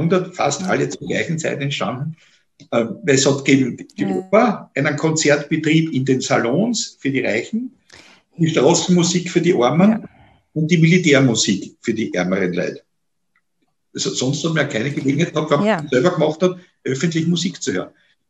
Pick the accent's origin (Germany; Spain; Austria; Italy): Austria; Vienna; als Wiener, vor allem als älterer Wiener